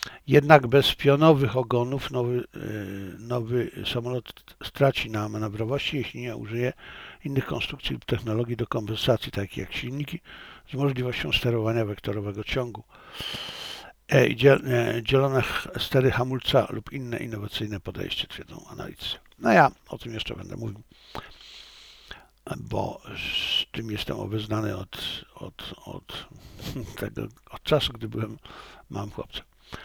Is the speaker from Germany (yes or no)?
no; China; to dla Chin jest ważne w związku z tym, a ja, że ja jestem Chińczykiem, więc również Chińczykiem, więc to i dla mnie jest ważne.